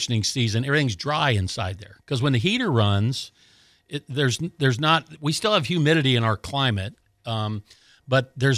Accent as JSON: {"language": "English", "region": "Colorado", "country": "United States", "tie": "born or raised there", "moved": "yes", "lives_now": "Florida, United States", "said": "I grew up in Colorado, we don't need a stinking heater"}